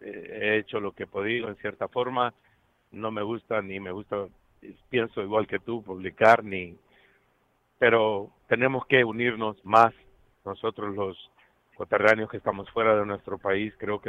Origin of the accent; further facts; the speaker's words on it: Honduras; Siendo hondureño, pues se siente en mi corazón una tristeza